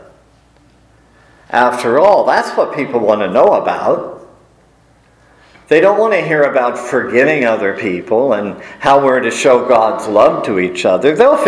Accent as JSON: {"language": "English", "country": "Ireland", "said": "If I didn't say that, I probably would not be able to say I'm Irish."}